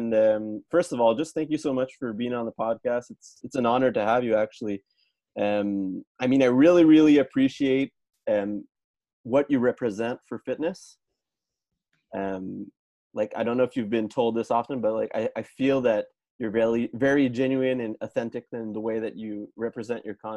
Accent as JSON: {"language": "English", "town": "Toronto", "region": "Ontario", "country": "Canada", "tie": "born there", "first_language": "French", "second_language": "English", "said": "Yes, it's my first language, actually."}